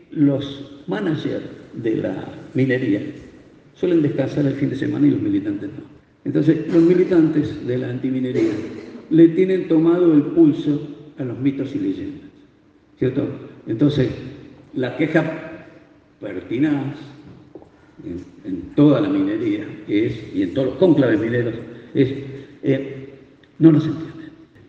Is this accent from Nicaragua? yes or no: no; San Juan, Argentina; Y mi querida San Juan, del cual yo soy nativo, tiene el 36% de pobreza.